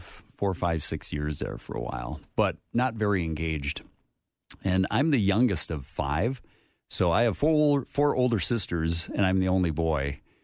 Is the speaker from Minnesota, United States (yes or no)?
yes; Willmar, Minnesota, United States; Well, I'm born and raised in Minnesota, grew up out in west central Minnesota, out around the Wilmer, New London, Spicer area.